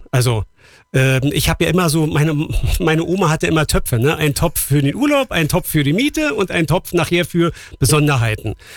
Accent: Berlin, Germany; Also ich verstehe den Satz als Berliner nicht

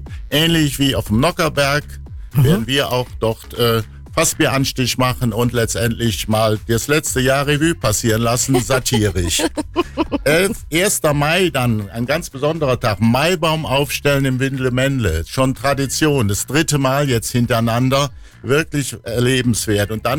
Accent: Rhineland, Germany; das kann ich als Rheinländer sagen

